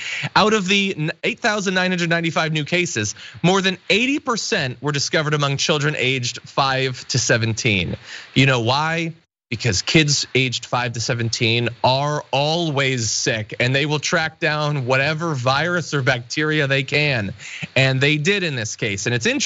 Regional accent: Connecticut, United States; My home state of Connecticut, they were gonna do in-person classes

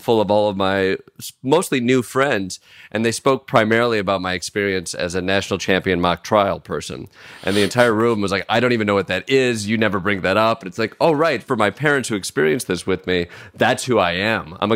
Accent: Kalamazoo, Michigan, United States; That's right. Yes. Kalamazoo, Michigan.

